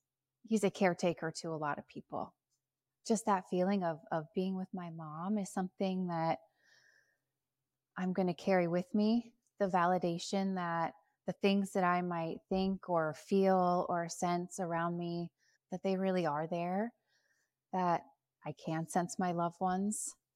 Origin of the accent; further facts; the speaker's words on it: Tacoma, Washington, United States; I am proud from Tacoma, Washington.